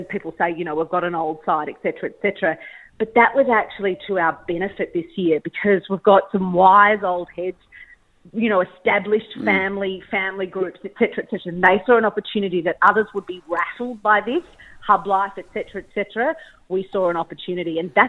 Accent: Geelong, Victoria, Australia; being born and bred in Geelong

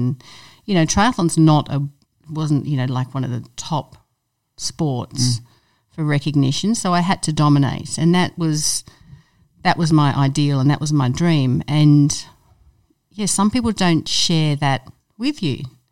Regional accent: England, United Kingdom; born there; I was born in England

